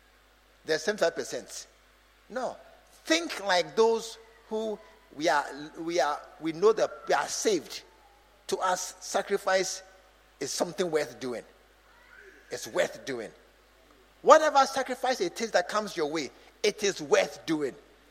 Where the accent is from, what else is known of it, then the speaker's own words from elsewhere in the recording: Accra, Greater Accra, Ghana; moved away; I've left my hometown. I've left Accra. I've come to this place.